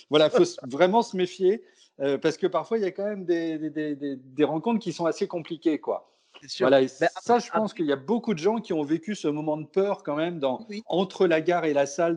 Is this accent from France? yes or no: yes; Brittany, France